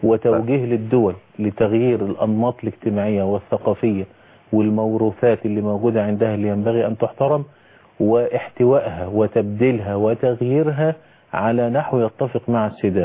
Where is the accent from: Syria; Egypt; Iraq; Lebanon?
Egypt; يعني الزوج ده احنا عندنا في مصر رئيس وزراء واحد.